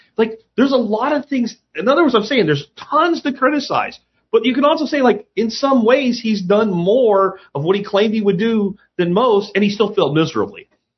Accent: Texas, United States; the shape of the state of Texas, because I'm from Texas, with the Texas flag on it.

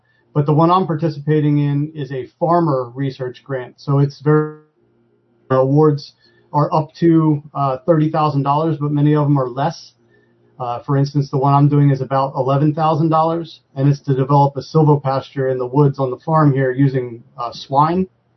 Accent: Haycock, Pennsylvania, United States; I grew up in Quakertown, which is not terribly far from here. I had no interest really in agriculture. I actually grew up in Haycock, which is a very rural suburb of Quakertown near Lake Nockamixon.

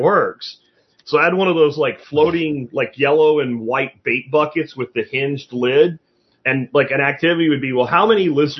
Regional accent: Jacksonville, Florida, United States; growing up in Jacksonville, Florida, you know, as a young kid, you could not find a snake.

